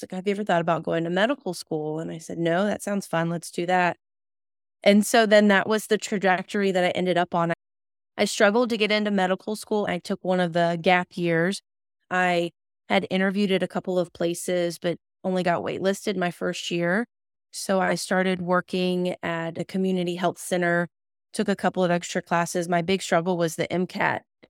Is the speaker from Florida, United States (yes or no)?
yes; Gulf Breeze, Florida, United States; I was born and raised in Florida, a small little beach town, Gulf Breeze. I lived in the same bedroom my entire 18 years before going to Florida State.